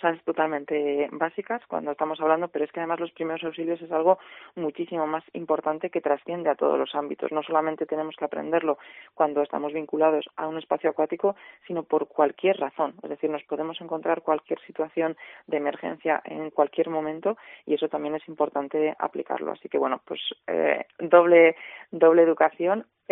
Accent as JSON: {"language": "Spanish", "country": "Spain", "said": "No, pues somos nosotros, españoles"}